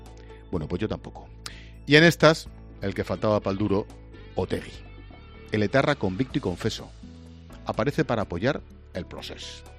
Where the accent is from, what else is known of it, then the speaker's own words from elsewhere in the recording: Spain; somos españoles.